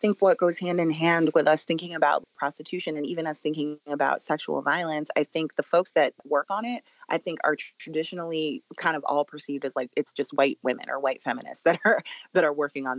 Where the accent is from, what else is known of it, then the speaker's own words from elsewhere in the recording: Chicago, Illinois, United States; I'm somebody who is a second generation South Sider and spent a lot of my time as a teenager growing up in the South Suburbs.